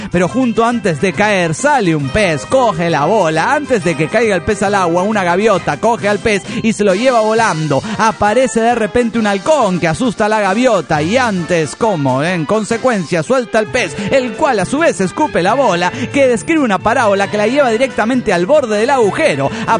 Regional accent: Cali, Valle del Cauca, Colombia; de Cali, Colombia.

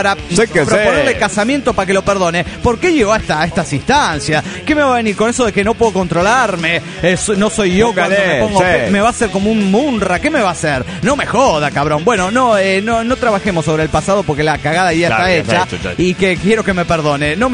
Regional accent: Guadalajara, Jalisco, Mexico; de Guadalajara, Jalisco, México.

